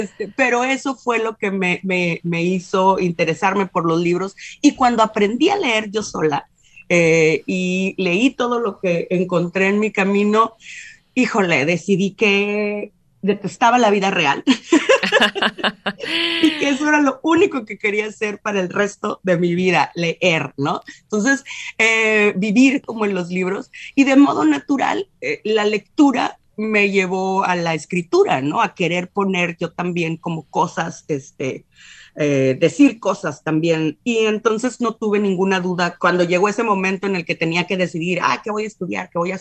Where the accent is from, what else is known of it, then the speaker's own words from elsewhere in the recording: Mexicali, Baja California, Mexico; also born or lived in Tijuana; porque en mi pueblo no hay, acá en Mexicali no hay Facultad de Letras.